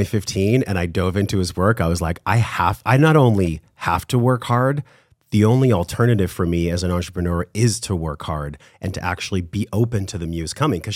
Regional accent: La Mesa, California, United States; Listen, I came from La Mesa, California, which is like geriatric ward and drug addicts.

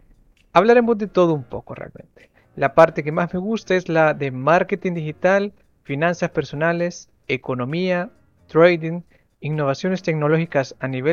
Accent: El Salvador; now in Lodi, Italy; soy salvadoreño, tengo 25 años, vivo en Italia, Lodi, he estudiado una licenciatura en diseño industrial y de productos.

